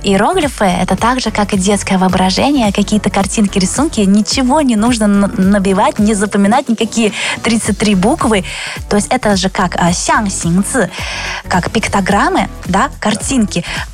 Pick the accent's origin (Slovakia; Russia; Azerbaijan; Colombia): Russia; first language Chinese; Russian is a second language; Да, я сначала говорила на китайском языке, и это мой первый родной язык. Я когда говорю людям в России, что я выросла здесь, в России, мне говорят, а, так ты наша русская.